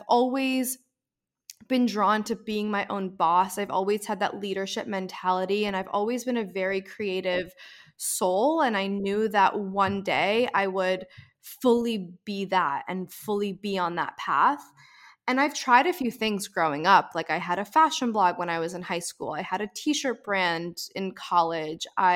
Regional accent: New Jersey, United States; I was born and raised in New Jersey, lived here my whole life, still live here.

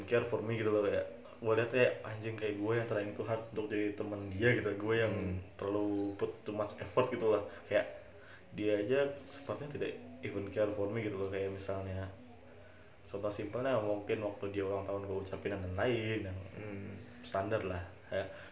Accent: Senulin, South Kalimantan, Indonesia; karena pertama rumah gue jauh kalau dari kota pusat kota Banjarbaru ya jatuhnya lumayan jauh karena gue dari Senulin kalau mau nongkrong ke Banjarbaru tuh ya 11 kilo lah kasarnya dari rumah gue itu

